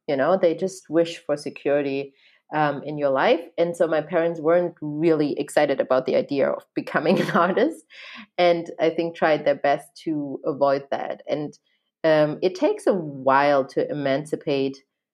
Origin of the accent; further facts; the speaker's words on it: Germany; English is a second language; So I'm German. So I was born and raised in Germany. And so I went to Leipzig University and I studied there.